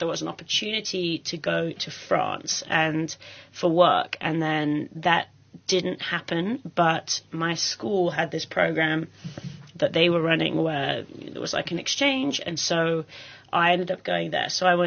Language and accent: English; Stockport, North West England, United Kingdom; born there; I was born in Stockport. It's a very industrial working class town. My parents were originally from here